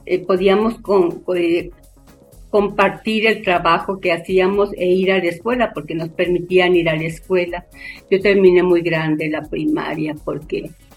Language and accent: Spanish; Malpaso, Zacatecas, Mexico; Yo soy de un ranchito, es un rancho con un nombre así como de mala suerte, se llama Malpaso, municipio, es un el rancho de la Soledad, Malpaso, municipio de Zacatecas. Mis padres eran jornaleros